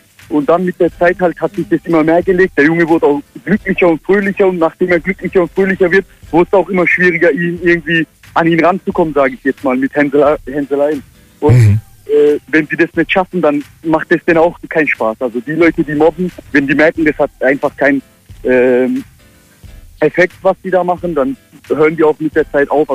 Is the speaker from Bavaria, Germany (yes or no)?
no; Mühlacker, Baden-Württemberg, Germany; Genau, also ich bin hier in der Nähe von Pforzheim in Mühlacker geboren worden.